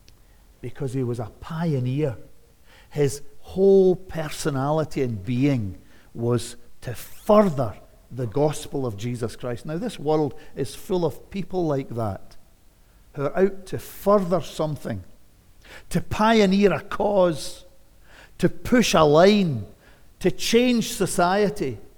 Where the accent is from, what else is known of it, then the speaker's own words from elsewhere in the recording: Scotland, United Kingdom; Pioneers, friends, used to be what I was brought up with in Scotland. Gospel pioneers.